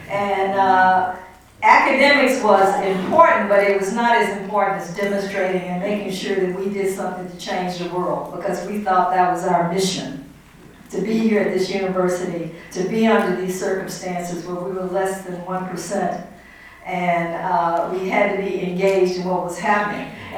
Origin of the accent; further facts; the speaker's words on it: Houston, Texas, United States; I was from Houston, which is a fairly big city